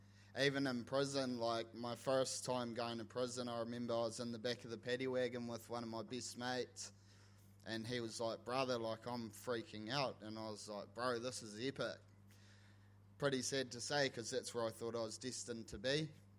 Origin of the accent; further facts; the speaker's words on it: Invercargill, Southland, New Zealand; born there; I was born in Invercargill.